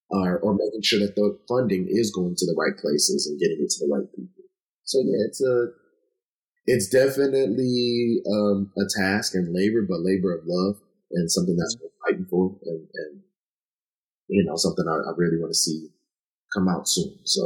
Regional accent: Rock Island, Illinois, United States; I am Rocktown through and through. And I bleed crimson and gold. I am from the town. I remind everyone of that. I'm from the town. I'm Rock Island bred.

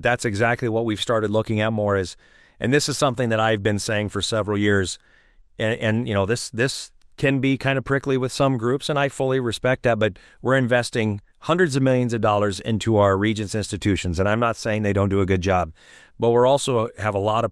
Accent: Iowa, United States; They want to grow up, I think, the way I grew up here in Iowa in the 80s and the 90s

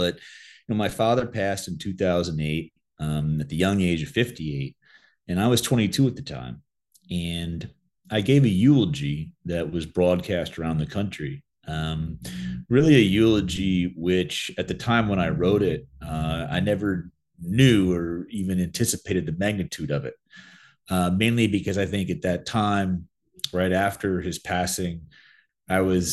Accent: Washington, United States; I need to figure out who I am beyond my name, beyond this bubble I grew up in Washington, and just walk away from this for a little bit.

